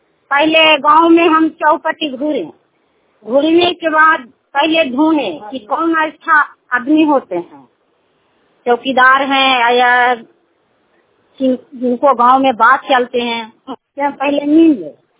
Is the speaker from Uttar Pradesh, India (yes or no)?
no; Bihar, India; नालंदा जिला के रहने वाले हैं